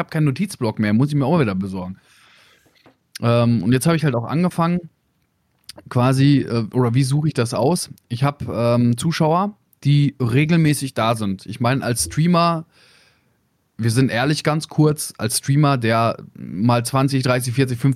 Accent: Bavaria, Germany; Ich bin in Bayern aufgewachsen.

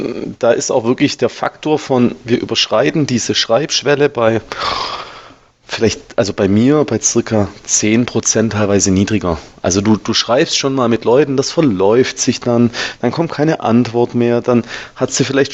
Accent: Baden-Württemberg, Germany; Also ich bin ja Schwabe, ne? Die Schwaben sind ja nicht ganz zu Unrecht knausrig.

